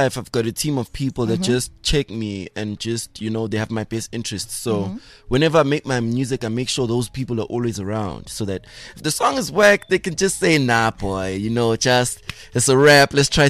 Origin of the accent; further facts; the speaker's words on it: Soweto, Gauteng, South Africa; I'm from Soweto